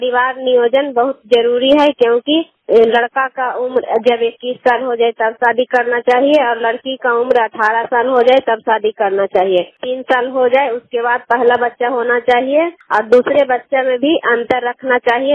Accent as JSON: {"language": "Hindi", "town": "Kaila", "region": "Bihar", "country": "India", "said": "मैं कैला गांव नगर नौसा प्रखंड नालंदा जिला की निवासी हूँ।"}